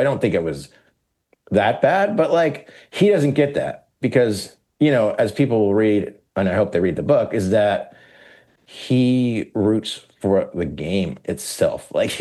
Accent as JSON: {"language": "English", "town": "State College", "region": "Pennsylvania", "country": "United States", "tie": "born or raised there", "said": "I mean, that's my hometown. Mm-hmm. That's where I grew up. That's where I went to college. This is where my parents still live, you know?"}